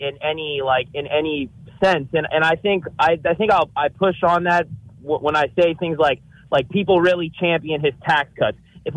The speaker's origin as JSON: {"language": "English", "town": "Crofton", "region": "Maryland", "country": "United States", "said": "I'm from Crofton, Maryland."}